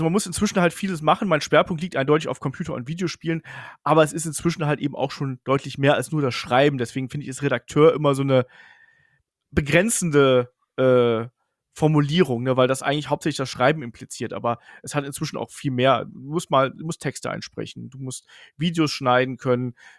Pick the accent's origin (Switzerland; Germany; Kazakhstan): Germany; Bedburg, North Rhine-Westphalia; Ich bin im Rheinland aufgewachsen, kleines Dorf irgendwo zwischen Kerpen, das kennt man so, Michael Schumacher, Bergheim, Lukas Podolski, also so da in der Region bin ich aufgewachsen. Wirklich kleine Ort, Bettburg heißt das. Und ja, hab da gelebt